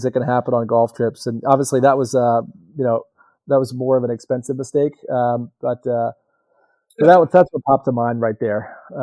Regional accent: Sanford, North Carolina, United States; I'd say that's one because I want to support my hometown of Sanford, for sure.

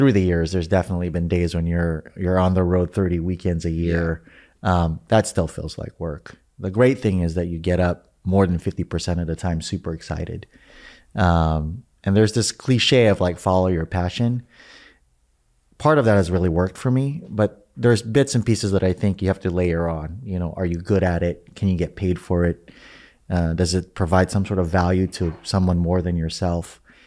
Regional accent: Philippines; moved away; You know, I didn't grow up with a whole lot. I immigrated from the Philippines.

